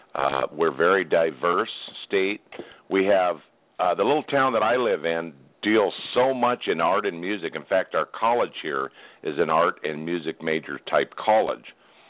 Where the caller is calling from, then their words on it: Grinnell, Iowa, United States; I'm from Grinnell, Iowa